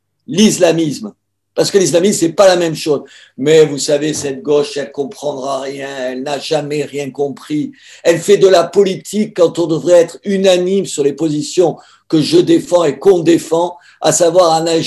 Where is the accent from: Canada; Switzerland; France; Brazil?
France; Français catholiques comme moi